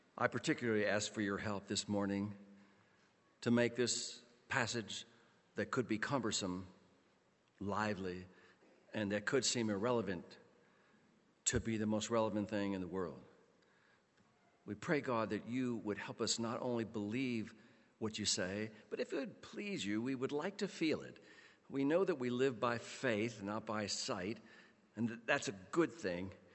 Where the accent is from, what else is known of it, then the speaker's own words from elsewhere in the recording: Baltimore, Maryland, United States; now in Elverson, United States; I grew up in Baltimore City, and believe me, we did not make any hay whether the sun was shining or not.